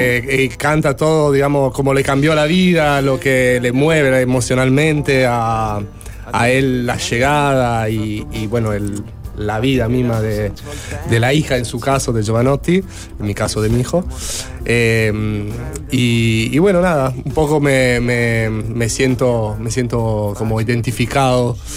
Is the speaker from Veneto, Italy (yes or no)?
yes; Vicenza, Veneto, Italy; Spanish is a second language; now in Uruguay; Yo soy de Vicenza. Vicenza è cerca de Venezia, del Veneto, nord-est, digamos. Del país.